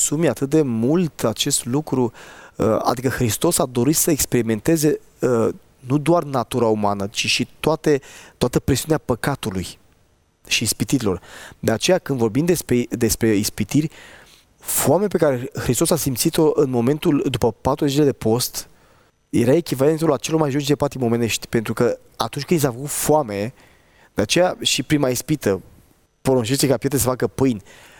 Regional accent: Romania; Adică eu sunt român

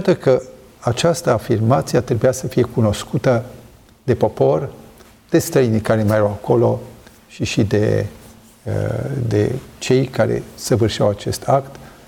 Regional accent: Sibiu, Sibiu County, Romania; sunt sibian și zona aceea a Sibiului care este foarte germană, cu satele specifice, Apold, Cristian, sunt multe sate, le știu și numele german, numele românesc e diferit.

